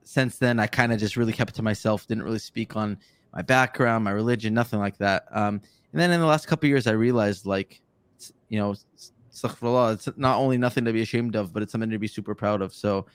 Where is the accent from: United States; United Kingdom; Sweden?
United States; I grew up in America my whole life.